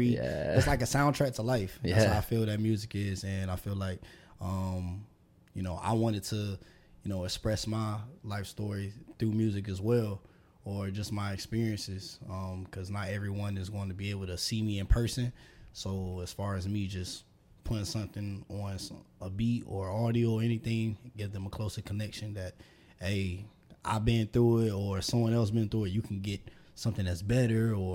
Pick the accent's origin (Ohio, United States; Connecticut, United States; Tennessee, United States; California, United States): Ohio, United States; Cleveland; Yeah, I'm originally from Cleveland. Ohio. Yeah, okay. Midwest. So I got a lot of family up there.